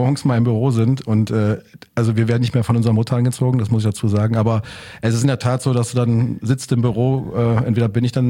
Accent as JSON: {"language": "German", "region": "North Rhine-Westphalia", "country": "Germany", "tie": "born or raised there", "said": "geboren, aufgewachsen und lebe immer noch da. Also ich habe den Pott nie so wirklich verlassen. Ich fühle mich zwar in der Welt zu Hause, wie man so schön sagt, aber ich bin ein Kind des Ruhrpotts."}